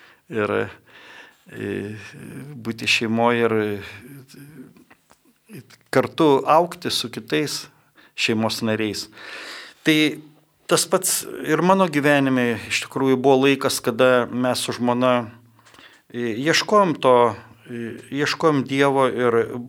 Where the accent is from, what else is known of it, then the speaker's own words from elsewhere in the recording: Šiauliai, Šiauliai County, Lithuania; Aš gimiau Šiauliuose ir augau, ir mano tėvai buvo tikintis, ir jie lankė bažnyčią, ir taip pat mes augom su seserim